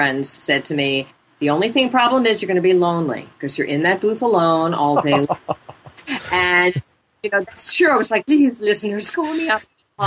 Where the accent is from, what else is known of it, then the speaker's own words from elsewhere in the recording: New York, United States; also born or lived in Los Angeles; I've been in New York. I grew up in New York. I spent 4 years in L.A. and I loved it. And then I didn't love it. And I left.